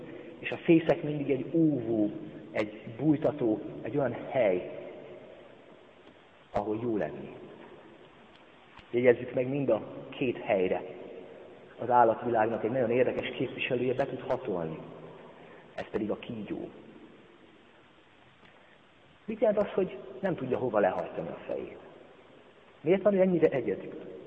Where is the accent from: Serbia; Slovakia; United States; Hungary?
Hungary; Great Hungarian Plain; Alföldiek vagyunk, tudhatjuk, milyen a szegény legény.